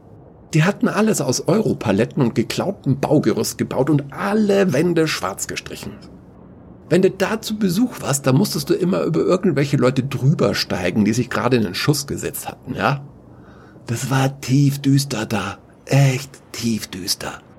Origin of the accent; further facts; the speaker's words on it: Munich, Bavaria, Germany; wir hatten natürlich brav als Münchner die ganze Zeit Schiss.